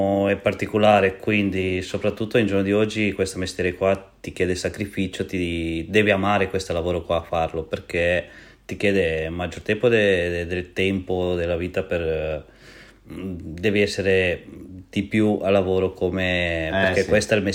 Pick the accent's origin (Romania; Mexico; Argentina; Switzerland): Romania; Italian is a second language; also born or lived in Bergamo; now in Italy; sono da Romania, sono arrivato 16 anni fa in Italia, 8 anni ho fatto a Bergamo e dopo sono arrivato qua, sulle parti agordine.